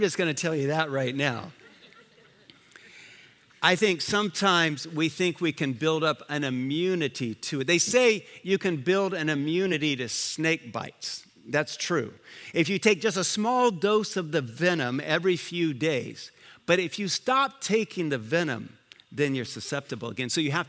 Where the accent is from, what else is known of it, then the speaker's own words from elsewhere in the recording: Liberia; I grew up in Africa. I grew up in Liberia, where every snake in Liberia is poisonous.